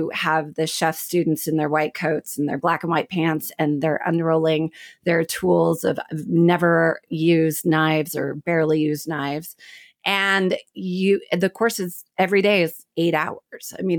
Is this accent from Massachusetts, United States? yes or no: no; Oklahoma City, Oklahoma, United States; I was pretty confused in my younger life about which direction. I'm from the Midwest.